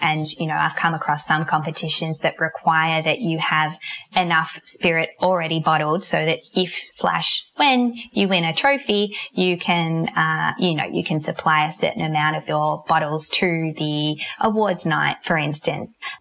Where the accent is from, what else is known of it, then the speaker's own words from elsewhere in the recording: Victoria, Australia; I'm from the Mornington Peninsula, so I could do with a bit more sunshine.